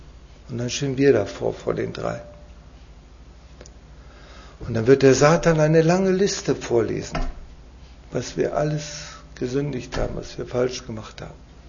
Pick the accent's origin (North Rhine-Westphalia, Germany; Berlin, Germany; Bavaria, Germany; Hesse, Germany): North Rhine-Westphalia, Germany; ich komme aus dem Siegerland, da ist das ganz besonders schlimm